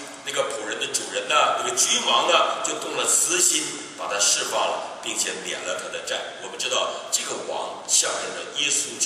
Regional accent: China; 那我们中国人呢

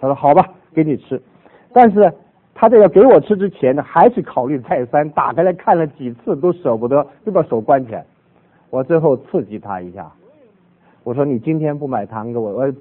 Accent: Northeast China, China; also born or lived in Taiwan; 我的母亲啊，是四川人，我是东北人啊，我的妻子啊是福建人，我的媳妇在这儿江西人啊，还有个媳妇浙江人，我们家里是东南西北都有的

